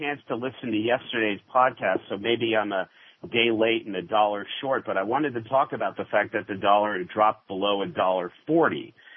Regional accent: United States; moved away as an adult; I'm an American citizen. I've been living here for 4 years.

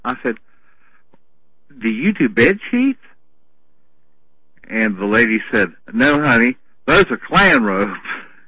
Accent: Camden, United States; there was this kind of cul-de-sac or someplace out on the outskirts of Camden, my hometown.

